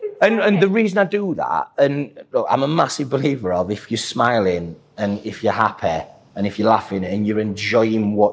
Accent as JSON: {"language": "English", "region": "Yorkshire and the Humber", "country": "United Kingdom", "said": "So I'm like a caveman, I'm a Yorkshireman, I'm a simple creature."}